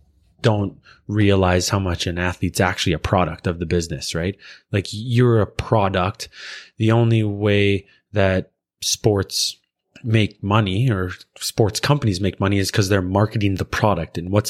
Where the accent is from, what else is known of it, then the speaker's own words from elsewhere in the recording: Canada; It's still kind of weird as a Canadian to me that you'd say that you don't like it